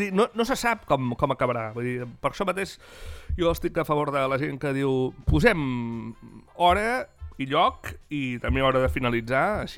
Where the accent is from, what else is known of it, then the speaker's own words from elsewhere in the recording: Catalonia, Spain; jo sempre dic que sóc de l'Empordà jo.